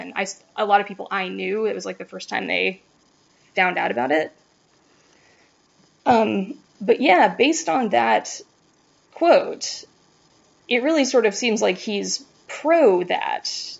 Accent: Greensboro, North Carolina, United States; I am from Greensboro, North Carolina, which is the Earth location in these books

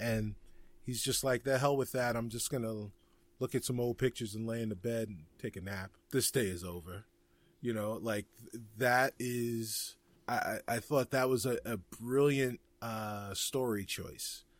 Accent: Bronx, New York, United States; so I grew up in I was born in the South Bronx. I spent a lot of time in the South Bronx, and we have a thing in the South Bronx called Spanglish

